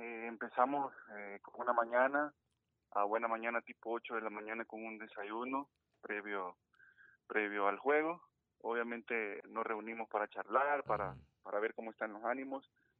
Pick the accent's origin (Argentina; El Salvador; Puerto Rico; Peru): El Salvador; como salvadoreños